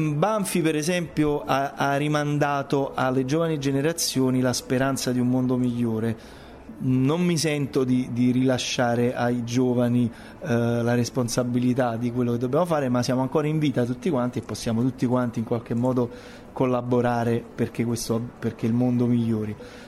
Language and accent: Italian; Naples, Campania, Italy; noi come napoletani e come italiani, secondo me, abbiamo bisogno in questo momento di esportarci